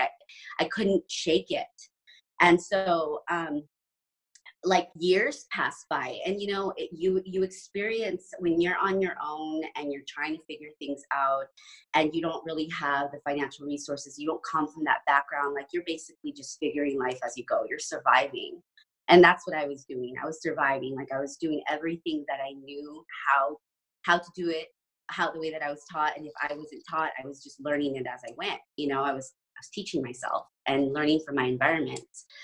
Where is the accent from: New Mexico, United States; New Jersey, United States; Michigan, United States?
New Mexico, United States; New Mexico.